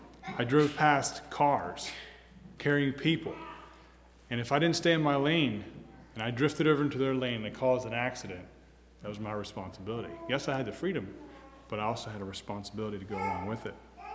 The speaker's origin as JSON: {"language": "English", "region": "Maryland", "country": "United States", "tie": "born or raised there", "said": "And I grew up in Maryland, so I got my driver's license the day I turned 16. You could do that there. Of course, we had a small farm."}